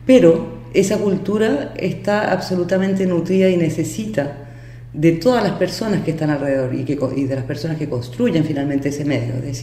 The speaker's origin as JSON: {"language": "Spanish", "country": "Chile", "said": "pensando en por qué yo no podría hacer esto en mi país. Yo creo que la tendencia es a que Chile tiene que desarrollar mucho más"}